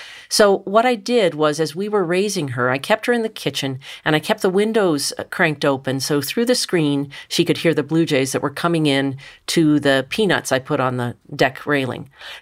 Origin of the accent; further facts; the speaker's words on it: Richmond, Virginia, United States; I grew up in Richmond, Virginia, and my next-door neighbor had 17 free-roaming cats.